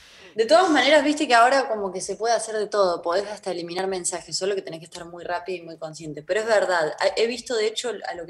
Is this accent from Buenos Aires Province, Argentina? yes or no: no; Córdoba, Argentina; moved away; siempre decía, soy de Córdoba, y yo dejo en claro, soy cordobesa, pero me siento bastante de acá ya, ¿viste?